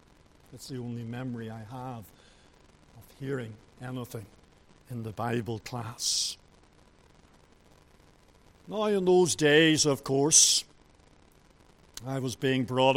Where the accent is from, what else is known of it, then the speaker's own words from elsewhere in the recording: Donaghadee, Northern Ireland, United Kingdom; also born or lived in Bangor; When I was about 5 years of age, my family moved to Donaghadee, and we spent 9 years there. So that's where I spent my childhood, growing up into my early teens.